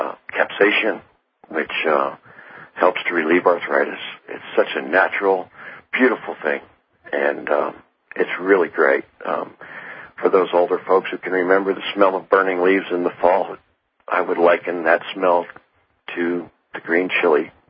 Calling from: Albuquerque, New Mexico, United States; But right now, it's a beautiful day in New Mexico. I'm calling from Albuquerque.

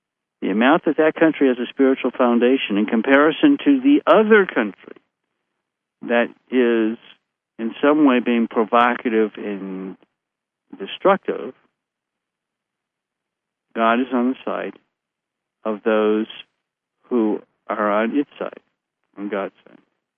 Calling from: United States; I'm going to use the United States because I'm speaking from the United States.

